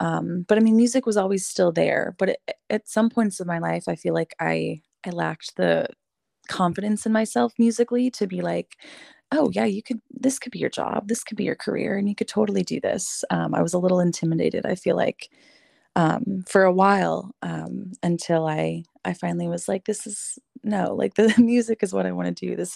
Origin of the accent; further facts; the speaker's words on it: St. Louis, Missouri, United States; I'm from St. Louis, Missouri, so I am born and raised there